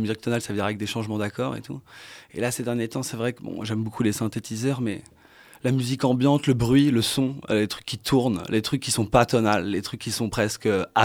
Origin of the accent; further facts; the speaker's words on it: Paris, Île-de-France, France; on se dit on a quand même de la chance d'être parisien.